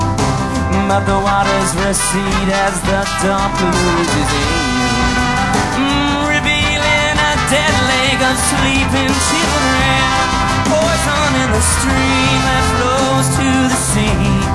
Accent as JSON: {"language": "English", "town": "Tucson", "region": "Arizona", "country": "United States", "said": "We're from Tucson, Arizona. It's great to be over here in Austin, Texas."}